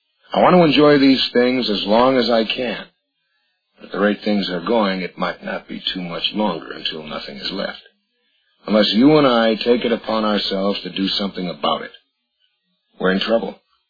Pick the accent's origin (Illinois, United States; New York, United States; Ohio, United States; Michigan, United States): New York, United States; Penfield; I grew up in Penfield, New York, and at that time it was a small country town, surrounded by fields, farms, beautiful woods.